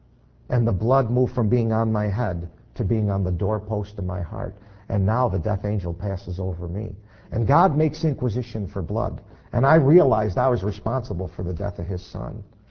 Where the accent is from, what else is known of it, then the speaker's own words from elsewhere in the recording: Poughkeepsie, New York, United States; born there; I was born in 1954 in Poughkeepsie, New York. Never been to Israel.